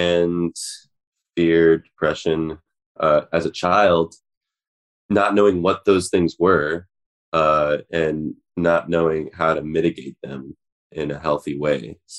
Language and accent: English; Oak Park, Illinois, United States; I grew up in Oak Park, Illinois, which is right down the street from, well, there's like 40 Frank Lloyd Wright buildings there.